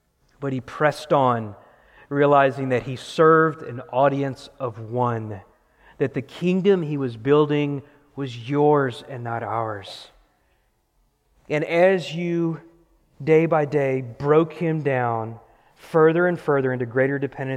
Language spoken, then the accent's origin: English; Green Bay, Wisconsin, United States; That's the way it was growing up in Green Bay, Wisconsin, right?